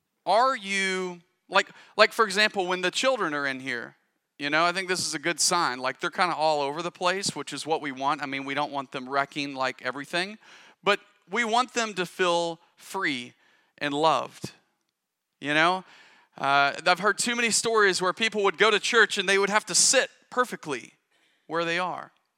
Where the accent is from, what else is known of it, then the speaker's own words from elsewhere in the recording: Arkansas, United States; I'm from Arkansas in the United States, and I have a kindred spirit for other Arkansans, you know.